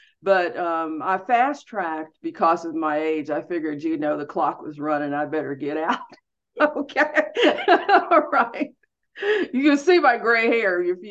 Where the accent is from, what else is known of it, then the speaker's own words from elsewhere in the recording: Pittsburgh, Pennsylvania, United States; I am from Pittsburgh, Pennsylvania.